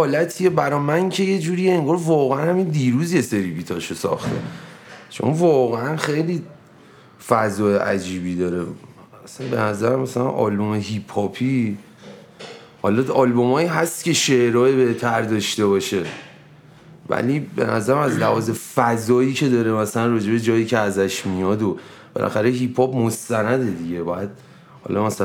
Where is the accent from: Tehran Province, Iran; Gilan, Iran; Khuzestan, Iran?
Tehran Province, Iran; Tehran; بچه که تهران پارس بزرگ شدم دیگه.